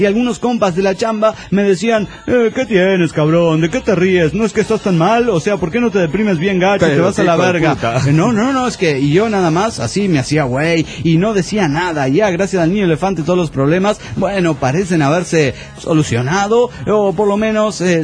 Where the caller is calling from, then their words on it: Querétaro, Mexico; de Querétaro.